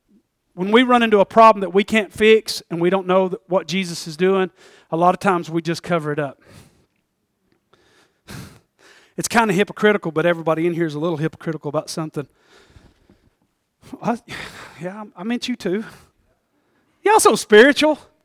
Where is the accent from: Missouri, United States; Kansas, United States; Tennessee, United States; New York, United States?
Tennessee, United States; I'm from East Tennessee. I ain't never had no night vision.